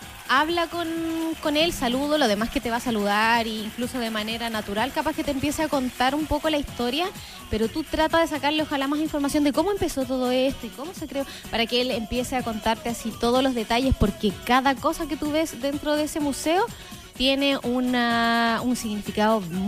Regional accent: Osorno, Los Lagos, Chile; Si somos de Osorno, entonces apoyemos Osorno

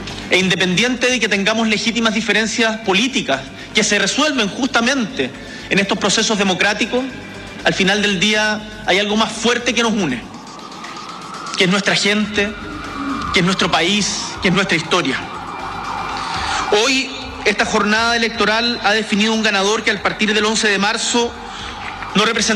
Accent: Chile; Como chilenos y chilenas, tenemos motivos para estar orgullosos de nuestro país en general

